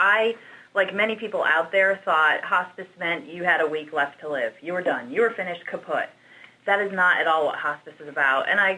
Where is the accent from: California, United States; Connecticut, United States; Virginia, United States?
Connecticut, United States; moved away as an adult; now in Dallas, United States; I am not from Texas. I went to college, was raised, born, educated in Connecticut. And then I moved to Dallas right after college.